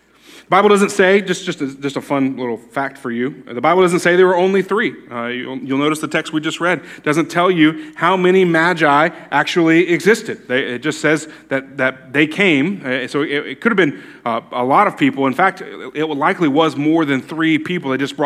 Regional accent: Tallahassee, Florida, United States; because I grew up in Tallahassee where he was a coach, and my entire childhood was his coaching career.

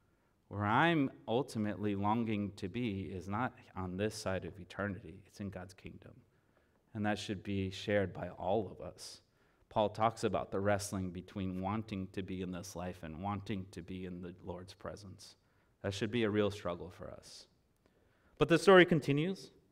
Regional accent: Brazil; I'm Brazilian, and I grew up in Brazilian churches

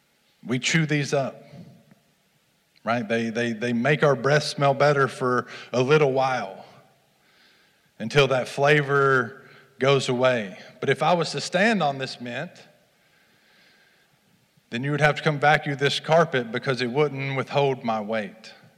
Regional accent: Kentucky, United States; I'm from Kentucky originally, and for the better part of 10 years, I struggled with drug and alcohol addiction.

